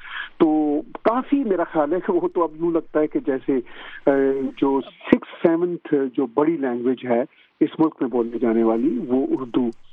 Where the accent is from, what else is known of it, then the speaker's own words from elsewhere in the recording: Punjab, Pakistan; Urdu is a second language; now in Canada; بنیادی طور پر میں پنجابی ہوں